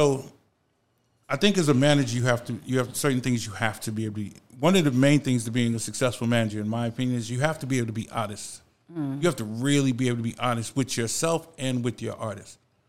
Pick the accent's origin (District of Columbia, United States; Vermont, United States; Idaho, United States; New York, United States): New York, United States; New York City; I'm a kid from the Bronx, so...